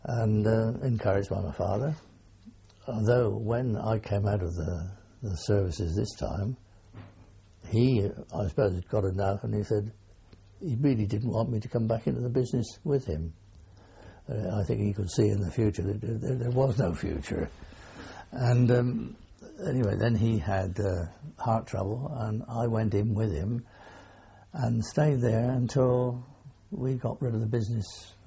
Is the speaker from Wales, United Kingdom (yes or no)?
no; Speen, South East England, United Kingdom; born there; I was born here in Spain, a little village just outside of Newbury, on the 8th of July 1923.